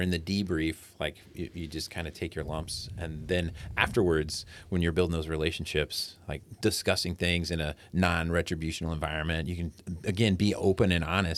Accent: Terre Haute, Indiana, United States; also born or lived in Tucson, Arizona; When I was growing up in Terre Haute and Tucson before

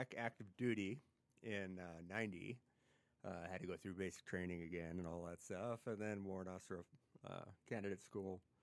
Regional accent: Glendale, United States; Well, originally I'm from Glendale. We're a small farm north of there. And grew up there, went to high school in Glendale.

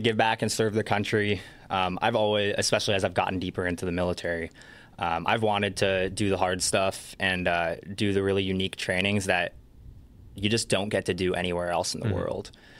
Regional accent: Issaquah, Washington, United States; I grew up in Washington for the first 18 years of my life. And I just saw a lot of convoys going over I-90. I grew up in Issaquah, so yeah. Right at the foothills, right before you go up the Snoqualmie Pass

